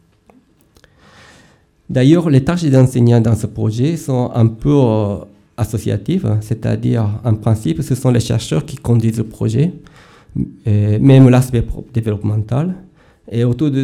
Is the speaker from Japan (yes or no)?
yes; Japan; French is a second language; Chez nous, au Japon, il y a des rapports humains, personnels, un peu spéciaux.